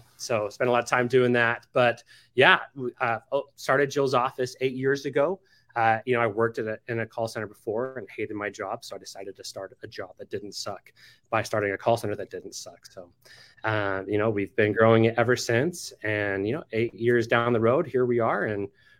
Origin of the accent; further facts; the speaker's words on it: Utah, United States; We are from Utah, live in Utah.